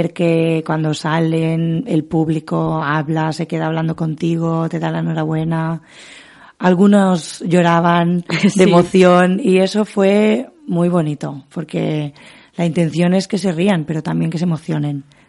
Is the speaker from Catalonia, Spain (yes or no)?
no; Palma, Balearic Islands, Spain; Todos somos de San Jordi, pero algunos se han ido incorporando de otros pueblos.